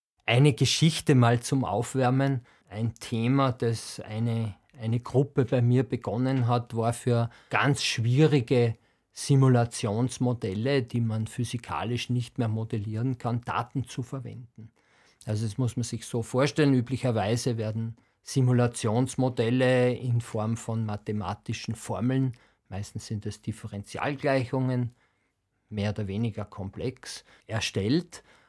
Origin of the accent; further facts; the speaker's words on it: Salzburg, Austria; also born or lived in Vienna / United States; Ich komme ursprünglich aus Salzburg, bin dann nach Wien an die TU gegangen, habe Elektrotechnik studiert. Von dort hat es mich nach Amerika gezogen